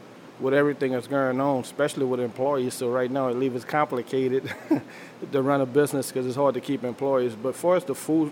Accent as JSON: {"language": "English", "town": "New Orleans", "region": "Louisiana", "country": "United States", "tie": "born or raised there", "said": "because I'm from New Orleans, and New Orleans got wiped out in my community"}